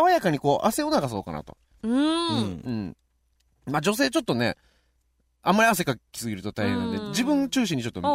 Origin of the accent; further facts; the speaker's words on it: Okinawa, Japan; 自分のことを知ってほしいということで、自分の地元をちょっと中心にね、紹介していこうかなと、